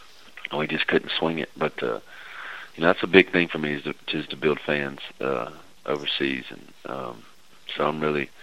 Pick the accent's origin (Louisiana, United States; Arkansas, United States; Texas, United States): Louisiana, United States; the only thing that tied all those songs together was my home state of Louisiana.